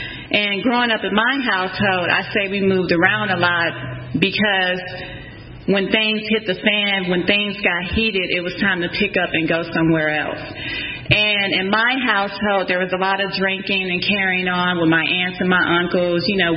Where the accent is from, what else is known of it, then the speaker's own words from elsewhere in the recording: Forest City, Arkansas, United States; born there; So what it was like, I was born in Forest City, Arkansas, but I was not raised there.